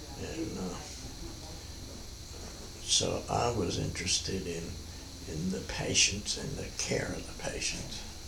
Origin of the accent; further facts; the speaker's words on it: Baltimore, Maryland, United States; I was born and raised in Baltimore, but I lived the summers in Newark, Delaware, all over the place.